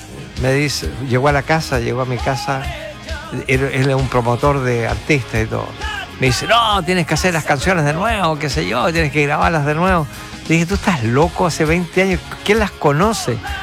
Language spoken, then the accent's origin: Spanish; Chile; born there; also born or lived in United States; yo nací acá en Chile, tengo hermanos acá en Chile. Estoy dividido exactamente entre Estados Unidos y Chile. Adoro los dos, adoro California y adoro Chile. De hecho, yo tengo casa acá también.